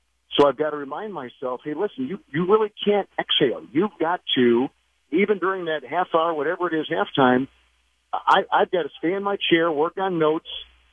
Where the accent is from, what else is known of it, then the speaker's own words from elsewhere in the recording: United States; As an American, you take in what happens around you.